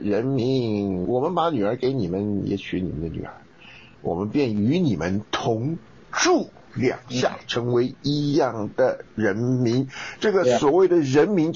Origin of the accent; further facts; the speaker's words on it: China; 像我们中国人就是闪族的嘛。